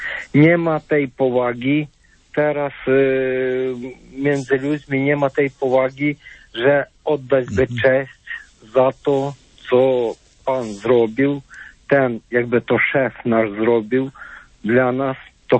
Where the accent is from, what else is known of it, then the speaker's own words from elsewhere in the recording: Ukraine; Polish is a second language; bo jestem z Ukrainy i nie mogę tak dobrze tłumaczyć na polski język